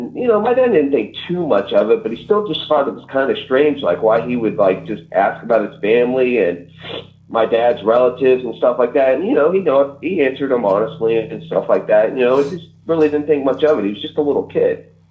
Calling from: Florida, United States; I'm calling from Florida.

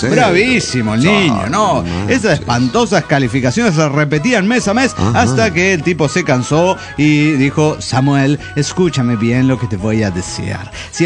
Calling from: Tulancingo, Hidalgo, Mexico; de Tulancingo, Hidalgo, México.

